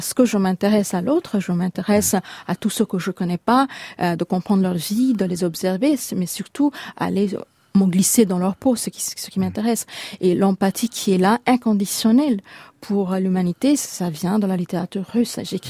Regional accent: Kolkata, West Bengal, India; French is a second language; now in France; je viens de Calcutta, même si j'ai un petit peu construit ma vie littéraire en France

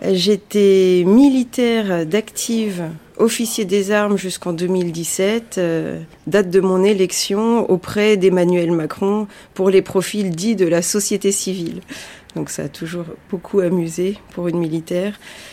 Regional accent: Rennes, Brittany, France; J'ai grandi en Bretagne, à Rennes

